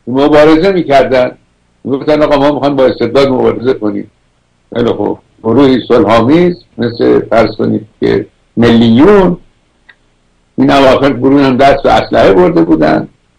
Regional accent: Iran; ما که ایرانی هستیم، دمیان 2000 و فلان قد مدنیت داریم

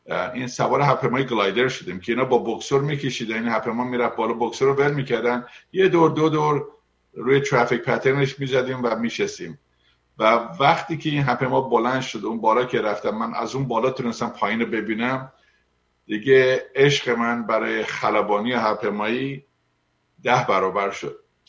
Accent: Iran; now in United States; از ایران اومدیم بیرون، پدرمون خیلی به ما پول داد و اینا، اومدیم اینجا درس بخوریم. نه اصلا اینطوری نبود، من از خانواده جدا بودم، تنها اومدم امریکا

